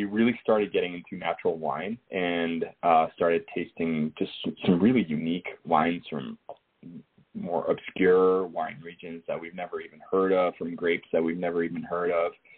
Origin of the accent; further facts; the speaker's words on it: Mexico City, Mexico; I grew up in Mexico, in Mexico City. That's where my family's from and where they currently are.